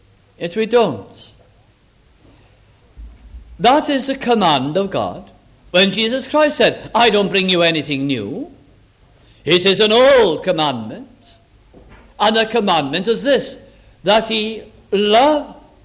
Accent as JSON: {"language": "English", "country": "United Kingdom", "said": "we are, as British people, as Britain, we are then either the worst or the second, I'm not sure."}